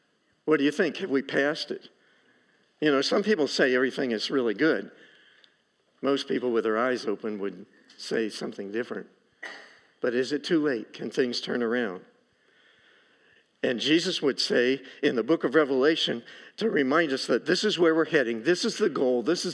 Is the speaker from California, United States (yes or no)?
no; Lima, Ohio, United States; So Jan and I grew up in Lima, Ohio. Lima's not famous for too much, except for us.